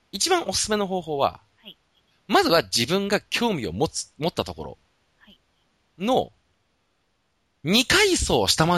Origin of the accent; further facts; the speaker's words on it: Saitama, Japan; 埼玉生まれの埼玉育ちなんで。で、西武ライオンズと僕同い年なんですよ。